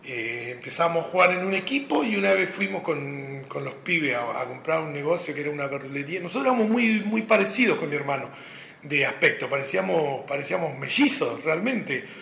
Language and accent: Spanish; Puerto Madryn, Chubut, Argentina; also born or lived in Sierra Grande; Mi familia es de Río Negro. Yo nací en Sierra Grande y todos mis hermanos vivieron en Río Negro. Yo a los 6 meses de edad ya estaba en Madryn. Mis papás habían venido luchándola desde allá, desde la dura vida y del poco laburo, y vinimos acá a Madryn.